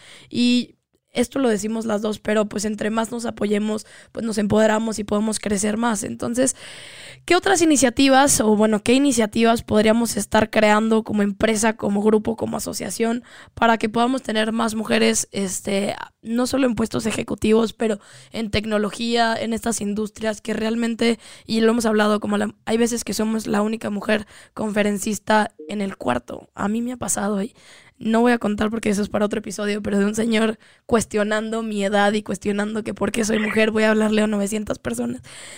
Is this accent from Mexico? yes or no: yes; Mexico; la primera vez que salí de México